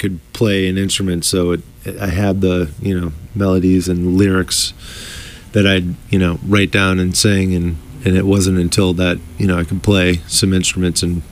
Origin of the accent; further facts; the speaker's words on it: Lynn, Massachusetts, United States; I grew up in Lynn, a little north of Boston.